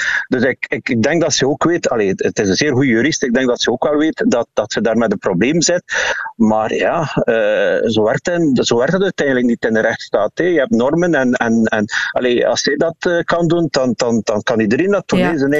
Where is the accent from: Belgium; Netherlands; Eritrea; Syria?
Belgium; Flemish Region; Ik ben West-Vlaming.